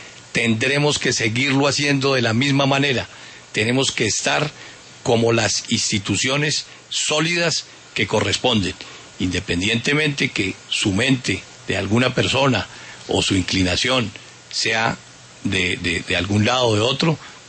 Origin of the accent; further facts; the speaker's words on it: Colombia; Somos hombres de carne y hueso, hombres y mujeres de carne y hueso, que tenemos la misma cultura que tiene el pueblo colombiano.